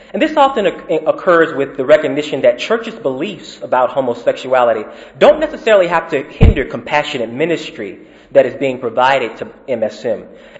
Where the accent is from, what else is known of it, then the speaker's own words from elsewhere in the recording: Florida, United States; I know growing up in Sunday school in Florida, hearing things like we see on the left of this slide